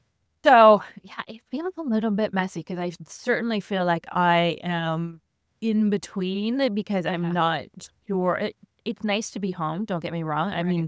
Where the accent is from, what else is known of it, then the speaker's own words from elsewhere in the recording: Canada; also born or lived in Lebanon; So I am Canadian. And for, the last 20 plus years, I was a humanitarian aid worker. So I was living around the world.